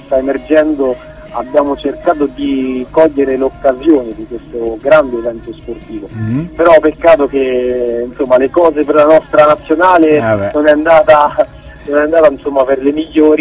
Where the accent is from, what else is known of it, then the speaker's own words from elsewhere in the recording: Sonnino, Lazio, Italy; perché noi veniamo da Sonnino, nel paese, appunto, siamo compaesani del campione